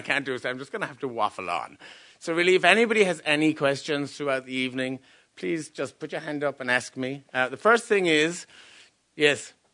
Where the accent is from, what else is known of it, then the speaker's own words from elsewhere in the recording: Munster, Ireland; I'm from County Clare in Ireland.